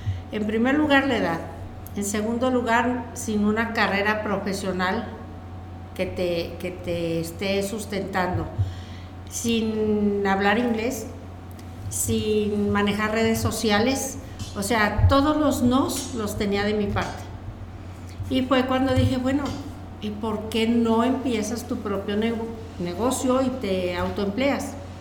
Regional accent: Monterrey, Nuevo León, Mexico; Vivíamos en la Ciudad de México y llegamos aquí a Monterrey. Ya tenía yo acá 3 hijos viviendo. Entonces dije, me regreso a mi tierra, a lo mío

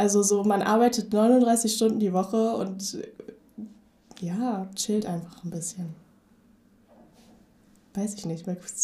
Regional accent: Stadthagen, Lower Saxony, Germany; weil ich komme aus Stadthagen und ich fahre jeden Tag nach Hannover

